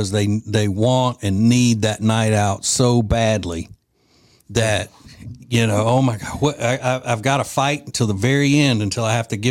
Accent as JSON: {"language": "English", "region": "Louisiana", "country": "United States", "said": "I did add a little Tony Sachery's in it because I'm from Louisiana and you have to."}